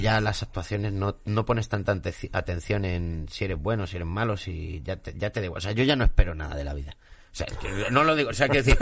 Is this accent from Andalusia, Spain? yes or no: yes; Andalusia, Spain; born there; Y yo nací en Andalucía